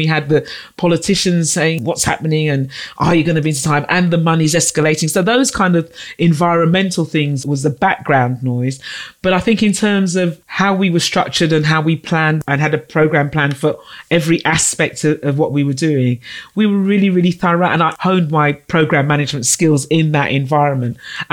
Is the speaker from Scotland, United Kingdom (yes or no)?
no; London, United Kingdom; I grew up in Camden, Northwest London.